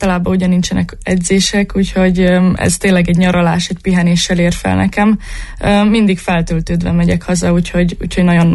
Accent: Budapest, Hungary; born there; Igen, én már Budapesten születtem, de a szüleim mindketten marosvásárhelyiek, illetve édesapám Nyárad Gálfalvinak vallja magát.

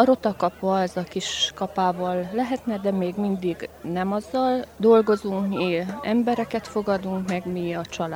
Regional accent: Kisgalambfalva, Harghita, Romania; Kisgalambfalvárról jöttem, és levendula termelő vagyok.

